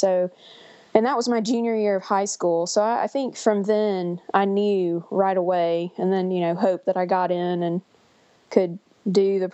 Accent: Meridian, Mississippi, United States; We ended up moving to Mississippi. I grew up in Meridian, and I guess that was how I escaped, narrowly.

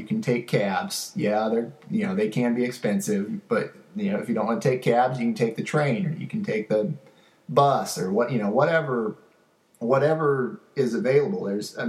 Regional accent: Kansas, United States; we're from Kansas, okay?

